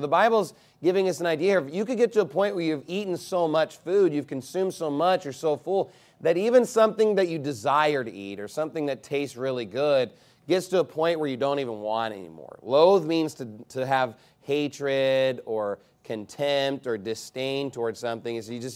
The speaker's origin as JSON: {"language": "English", "town": "Keller", "region": "Texas", "country": "United States", "tie": "born or raised there", "said": "I know as a young child, I lived in Keller. I grew up in Keller, and I lived in an area where there's like no housing back then. It was just like a small brand new development."}